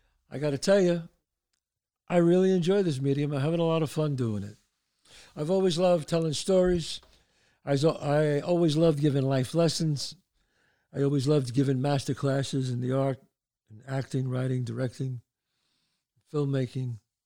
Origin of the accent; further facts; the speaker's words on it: Bronx, New York, United States; Stories from my past growing up in the Bronx.